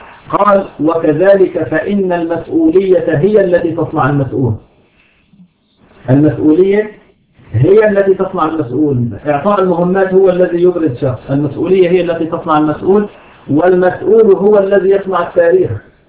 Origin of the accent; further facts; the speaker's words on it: Syria; والحمد لله حتى عندنا في بلاد الشام كل الطبقه الاولى قتلت